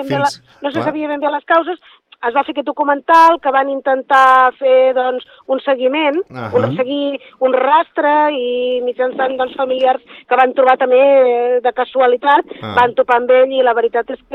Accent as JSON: {"language": "Catalan", "region": "Catalonia", "country": "Spain", "said": "la meva llengua materna és el català, sóc catalana de Socarrel"}